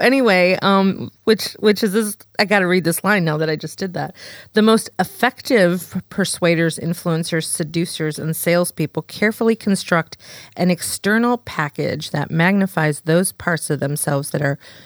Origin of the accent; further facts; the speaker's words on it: Australia; like, oh, you're from England. No, I'm from Australia.